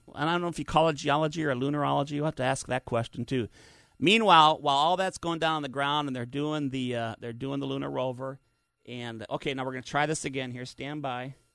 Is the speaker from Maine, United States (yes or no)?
no; Michigan, United States; You know, born and raised in Michigan on the farm, my family hails from southern Minnesota and farm country.